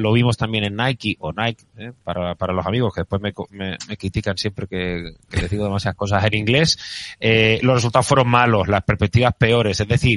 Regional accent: Seville, Andalusia, Spain; De mi tierra, sí, sí. Y hoy que estamos ya en Martes Santo, pues está muy bien que un sevillano también esté mirando la bolsa

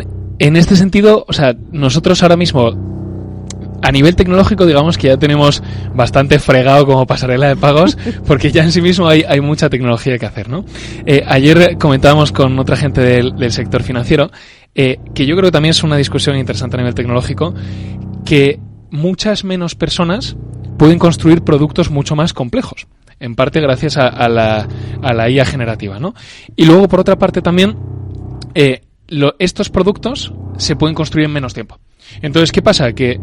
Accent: Oviedo, Asturias, Spain; moved away; sabes que soy de Oviedo. Cuando vine aquí a estudiar hace 11 años

